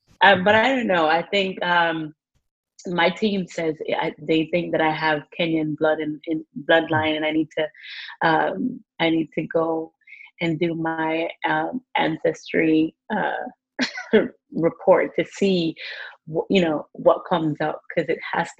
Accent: Jamaica; as a Jamaican and in Jamaica, we see Africa as one place.

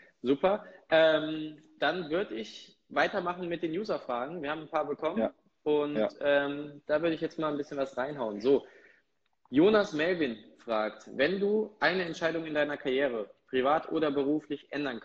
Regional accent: Cologne, North Rhine-Westphalia, Germany; Aber tatsächlich als gebürtiger Kölner kann ich schon verstehen, dass der erste FC Köln auch sehr interessant war.

